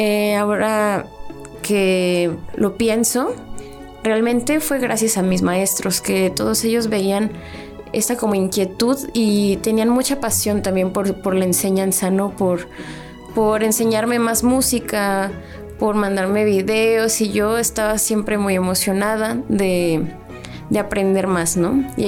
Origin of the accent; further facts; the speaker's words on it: Monterrey, Nuevo León, Mexico; also born or lived in Ciudad Juárez / Cuernavaca; yo en ese momento vivía en Ciudad Juárez, Chihuahua. Yo soy de Monterrey, pero durante mi infancia estuve mudándome de ciudades, de estados, y llegué a Cuernavaca por el destino, por la cuestión laboral de mi papá.